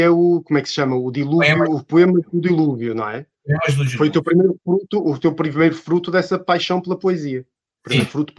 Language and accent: Portuguese; Porto, Portugal; eu sou do Porto, portanto, se calhar estou a arrastar a brasa à minha sardinha